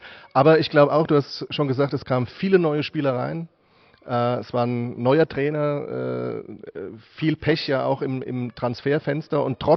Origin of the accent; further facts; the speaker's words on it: Frankfurt, Hesse, Germany; Als Frankfurter fange ich natürlich mit der Eintracht an.